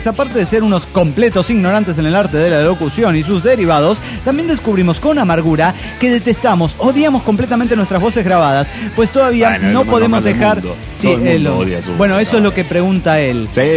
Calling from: Cuernavaca, Morelos, Mexico; de Cuernavaca, Morelos, México.

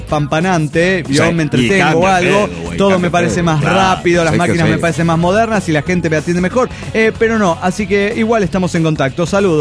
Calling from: Los Andes, Valparaíso, Chile; de los Andes, Chile, po.

